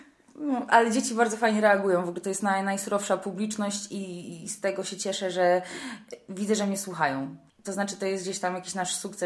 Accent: Legnica, Lower Silesian Voivodeship, Poland; grałam tam jakieś kółka teatralne w Legnicy, jestem z Legnicy, jeszcze przed studiami.

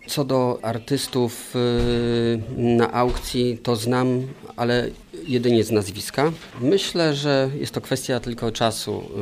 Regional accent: Bydgoszcz, Kuyavian-Pomeranian Voivodeship, Poland; Pochodzę z Bydgoszczy.

